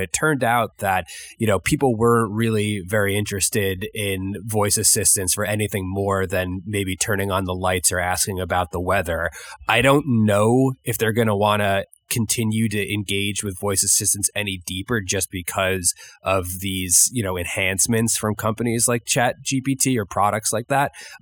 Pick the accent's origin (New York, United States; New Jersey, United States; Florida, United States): New York, United States; So I was looking at my home state of New York